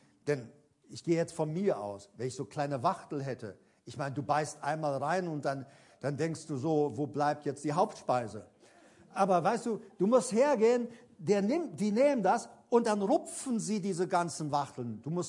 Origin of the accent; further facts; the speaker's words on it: Paraguay; German is a second language; ich komme ja aus Paraguay und ich habe auf Pferden, Viehherden geholfen mit zusammentreiben.